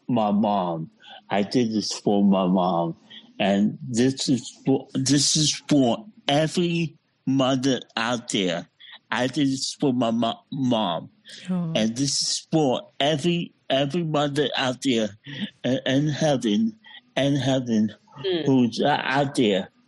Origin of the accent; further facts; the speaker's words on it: Mississippi, United States; H-Town. But I'm from Mississippi.